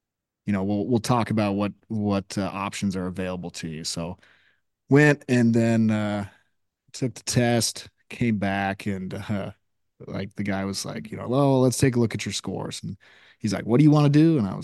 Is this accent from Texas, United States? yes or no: no; Spokane, Washington, United States; As my wife says, I lived a handful of lives, and I grew up in Spokane, Washington, playing ice hockey as a kid, and kind of did that my entire life